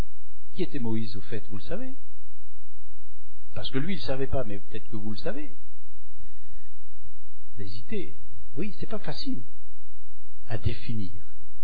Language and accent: French; Normandy, France; comme je suis normand, je précise. Vous voyez, il faut quand même être fier de ses origines.